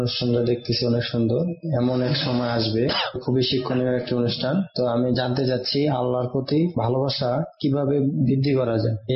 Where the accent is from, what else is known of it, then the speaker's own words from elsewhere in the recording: Barisal, Barisal Division, Bangladesh; আমার বাড়ি বরিশাল